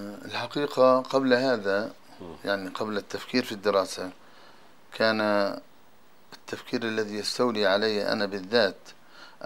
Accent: Palestine; وهذه البلدة، بلدتي أنا

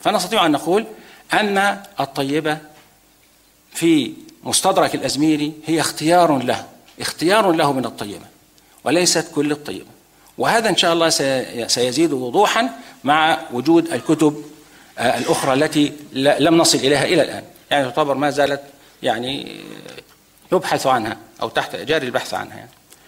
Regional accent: Egypt; في المعاهد الأزهرية عندنا في مصر

